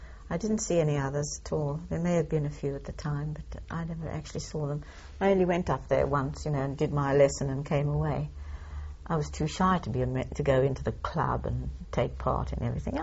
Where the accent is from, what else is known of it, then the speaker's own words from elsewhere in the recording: South Africa; and I'm being a South African, I heard this very cultured voice behind me.